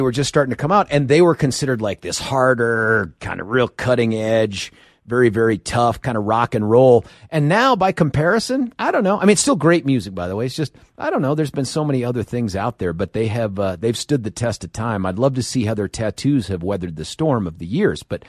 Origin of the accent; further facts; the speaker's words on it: Lakewood, Colorado, United States; That's my hometown of Lakewood. Just so you are tracking, if you haven't listened to the show before, Belmar Elementary, Carmody Junior High School, at least it was 7th and 8th back then.